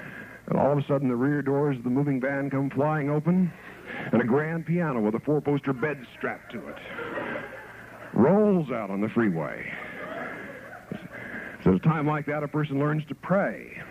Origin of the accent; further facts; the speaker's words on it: Kansas, United States; I'm from Finney County, Kansas, originally.